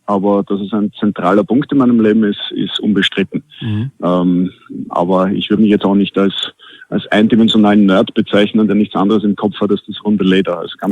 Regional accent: Austria; als Österreicher muss man natürlich Skifahren sagen, auch wenn ich selten bis nie dazukomme.

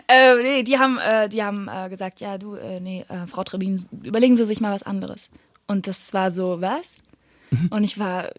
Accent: Frankfurt, Hesse, Germany; Frankfurt.

